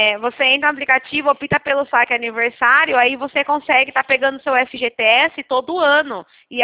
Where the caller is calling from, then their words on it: Santa Gertrudes, São Paulo, Brazil; Eu sou de Santa Gertrudes.